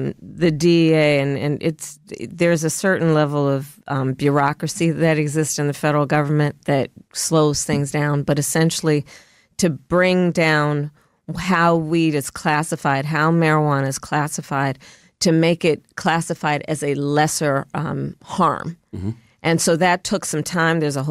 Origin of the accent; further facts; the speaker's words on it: Oakland, California, United States; I grew up in the Black church. I grew up attending 23rd Avenue Church of God in Oakland, California.